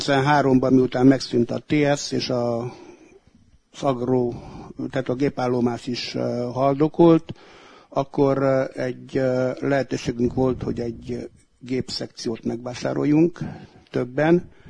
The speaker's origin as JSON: {"language": "Hungarian", "town": "Küküllődomb", "region": "Mureș County", "country": "Romania", "said": "amit a szüleim törököltem Küküllődombon, onnan származom"}